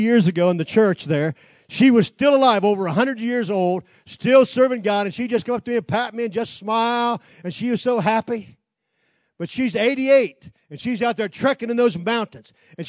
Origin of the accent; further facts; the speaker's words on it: Ohio, United States; born there; moved away as an adult; I'm originally from Ohio. I didn't have any control of that. That's just where I was born. When I graduated high school and got smart, I went to Kentucky.